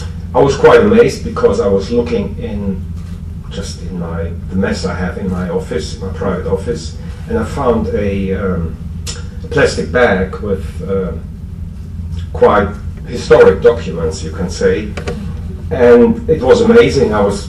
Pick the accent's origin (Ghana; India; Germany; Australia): Germany; accent: German; English is a second language; probably with my German accent, it sounds more bureaucratic as well.